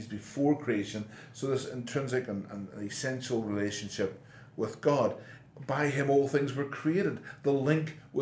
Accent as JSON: {"language": "English", "region": "Northern Ireland", "country": "United Kingdom", "said": "I come from Northern Ireland, I can't say the word mirror, looking glass."}